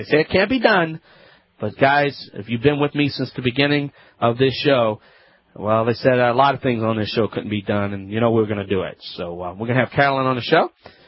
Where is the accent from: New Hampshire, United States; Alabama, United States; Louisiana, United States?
Louisiana, United States; from the Bayou Land.